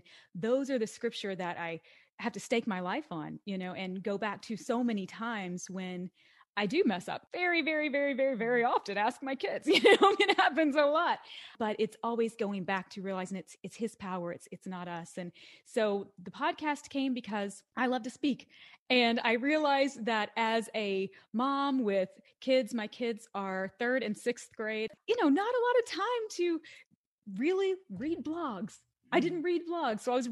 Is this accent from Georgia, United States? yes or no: no; Kentucky, United States; moved away as an adult; Well, originally I'm from Western Kentucky, and after college, I moved to the Washington, D.C. area, same as Heather did.